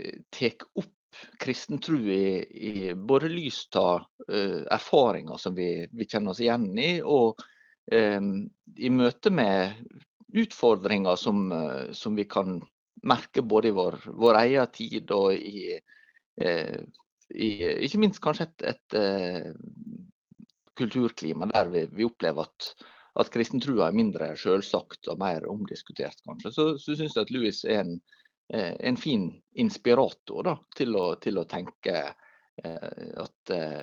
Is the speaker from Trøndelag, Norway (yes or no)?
no; Møre og Romsdal, Norway; now in Bergen, Norway; Jeg jo egentlig remøværing, så jeg har vokst opp I Trærøy og bodde der til, ja, jeg var ferdig på videregående, og det synes jeg ikke så lenge siden, men det visst 25 år. Så nå jeg bodde I Bergen og på Sotra